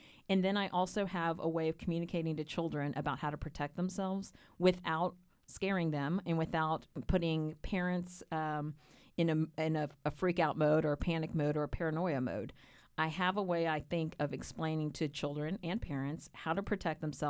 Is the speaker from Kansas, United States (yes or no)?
no; Austin, Texas, United States; Just based on growing up in Austin, Waco was where we stopped to get gas on the way to Dallas.